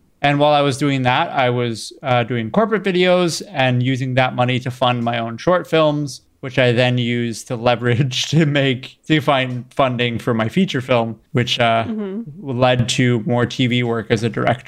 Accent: Ontario, Canada; I was born and raised in Ontario, not Ontario, California, Ontario, Canada. And my parents immigrated here a few years before I was born.

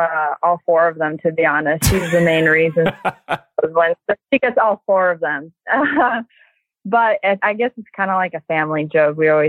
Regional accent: Florida, United States; I mean, I'm from Florida, so I see a bunch of snakes down there

